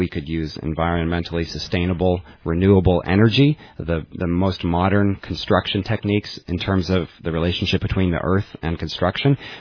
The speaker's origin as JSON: {"language": "English", "town": "Oakland", "region": "California", "country": "United States", "said": "I come from Oakland. In Oakland, the murder rate this year is about twice as high as it was last year."}